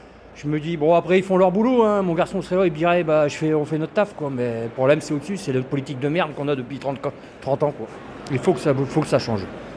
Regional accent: Hauts-de-France, France; Du Pas-de-Calais.

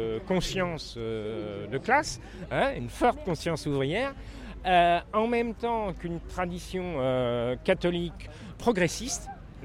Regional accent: Saint-Étienne-du-Rouvray, Normandy, France; born there; Oui, je suis né à Saint-Étienne.

